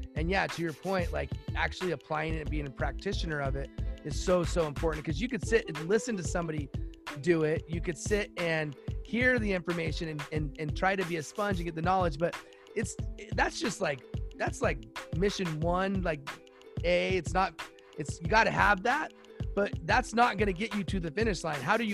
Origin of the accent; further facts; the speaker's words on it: Los Angeles, California, United States; I'm a UCLA fan. I grew up in Los Angeles. I love UCLA.